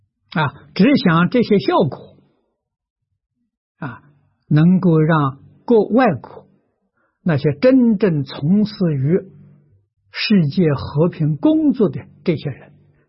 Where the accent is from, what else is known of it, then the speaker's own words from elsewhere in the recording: Lujiang, Anhui, China; now in Hong Kong; 我在家乡庐江实际禅寺啊，这是我故乡的一个庙啊